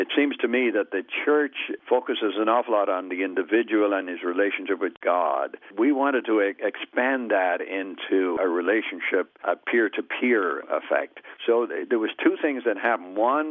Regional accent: Ireland; I'm a regular practicing Catholic. I grew up in Ireland in the 40s, 50s.

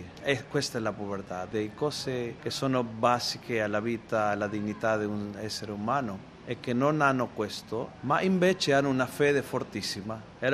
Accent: Argentina; Italian is a second language; eravamo tutti stranieri, un prete italiano, un prete vietnamita e io argentino

